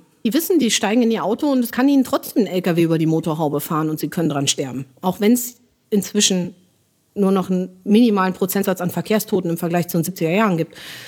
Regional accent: Northern Germany, Germany; ich komme aus Norddeutschland

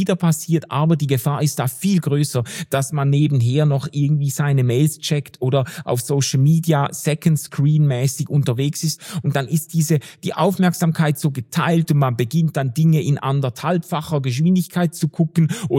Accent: Schaffhausen, Switzerland; Ich war am Wochenende in Schaffhausen, in meiner Heimat- und Geburtsstadt

